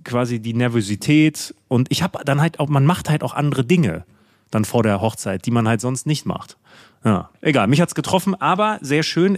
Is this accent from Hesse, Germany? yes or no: no; Münster, North Rhine-Westphalia, Germany; In meiner Heimatstadt Münster.